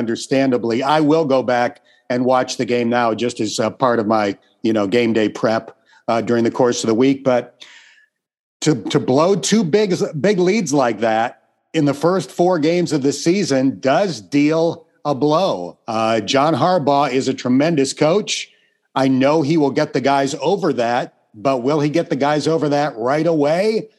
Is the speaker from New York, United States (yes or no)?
yes; New York, United States; I grew up near Buffalo.